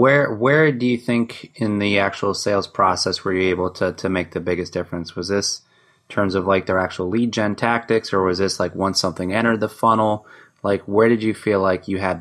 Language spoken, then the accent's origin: English; New Jersey, United States; and I'm from Jersey, so she kind of talks similar to how I talk.